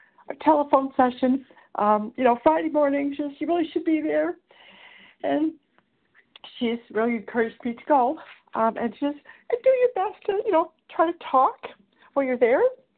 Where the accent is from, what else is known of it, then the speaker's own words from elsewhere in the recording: Canada; I am from Canada.